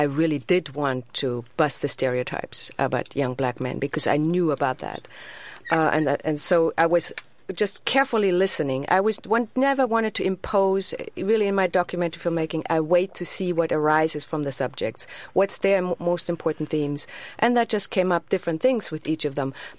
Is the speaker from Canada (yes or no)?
no; Germany; moved away as an adult; now in United States; I was born in Germany. I raised there. I came 33 years ago to this country. By then I was 27.